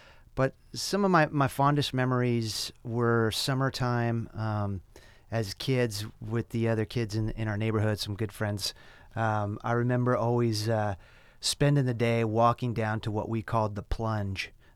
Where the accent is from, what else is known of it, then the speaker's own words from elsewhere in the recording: Santa Barbara, California, United States; Yeah, that's right.